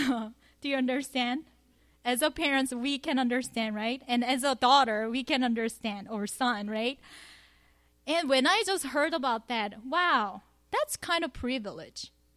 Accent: Daegu, South Korea; my hometown, which is southern part of South Korea, city of Daegu City

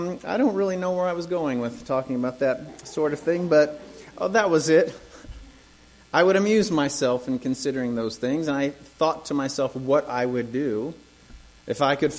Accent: Missouri, United States; we're from Missouri, the show me state.

